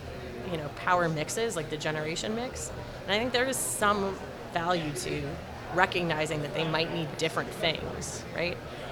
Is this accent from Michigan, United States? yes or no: no; Utah, United States; I grew up in Utah, so I'm usually very fond of the Wasatch National Forest, but I've spent most of my adult life in and around D.C.